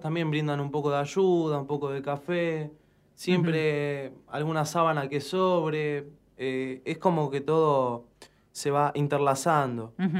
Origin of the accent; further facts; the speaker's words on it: Lanús, Buenos Aires Province, Argentina; De Lanús, sí.